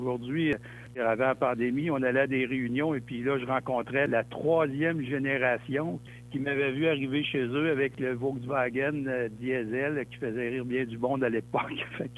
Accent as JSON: {"language": "French", "town": "Quebec City", "region": "Quebec", "country": "Canada", "said": "Je suis vraiment issu d'une famille d'entrepreneurs de Québec."}